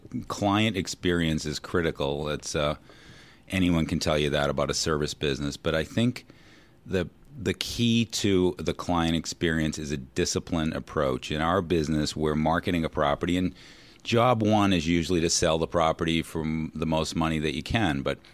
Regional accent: Boston, Massachusetts, United States; moved away as an adult; now in New York, United States; Yeah, we talked about the fact that I'm from Boston

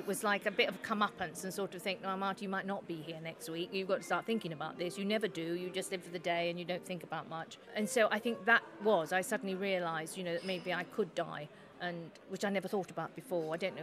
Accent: London, United Kingdom; I was brought up in London always.

